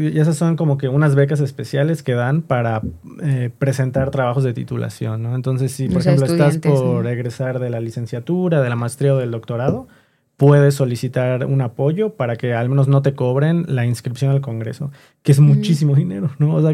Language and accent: Spanish; Mexico; como somos internacionales, como somos en específico de México